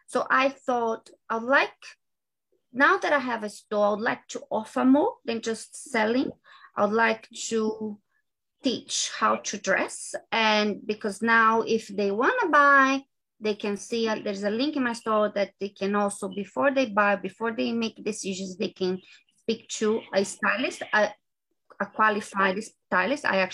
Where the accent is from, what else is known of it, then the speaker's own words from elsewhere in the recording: Brazil; English is a second language; moved away as an adult; now in Australia; I am originally from Brazil, but I live in Australia. I left Brazil 21 years ago. So I lived in a few countries, different countries, but right now, for the last 19 years, almost 20 years now, I live in Australia.